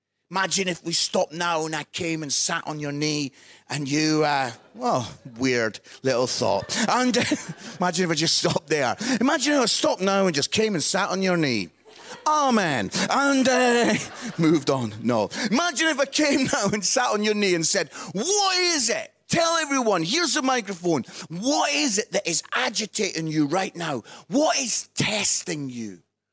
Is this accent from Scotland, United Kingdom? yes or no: yes; Musselburgh, Scotland, United Kingdom; I'm from Musselburgh, just outside Edinburgh.